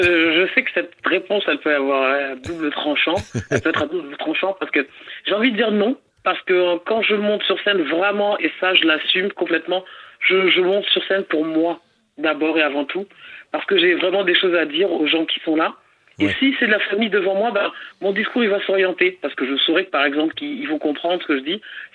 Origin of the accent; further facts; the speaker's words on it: Central African Republic; first language Sango; l'anglais et le sango, qui est ma langue maternelle, qui est la langue du Centrafrique.